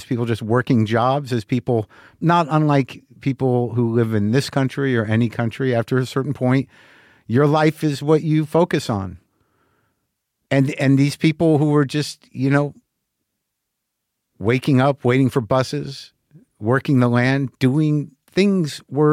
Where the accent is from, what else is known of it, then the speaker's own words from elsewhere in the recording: United States; I'm an American Jew, and I, you know, felt scared there.